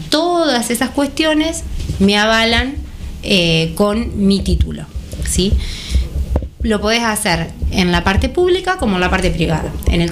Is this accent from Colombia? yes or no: no; Pedernales, Buenos Aires Province, Argentina; cuando tuve una inquietud personal, digamos, familiar, de volver, yo soy de Pedernales, de volverme a vivir a la zona, nos volvíamos a Saladillo